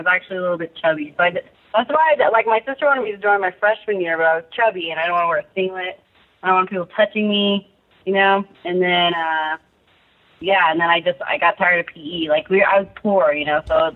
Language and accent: English; El Cajon, California, United States; I grew up in San Diego County. So El Cajon is where I started wrestling at Valhalla High School.